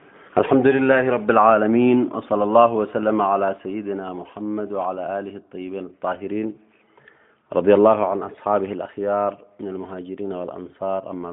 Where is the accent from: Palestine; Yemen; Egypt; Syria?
Yemen; نحن كشعب يمني بين هذه الأمة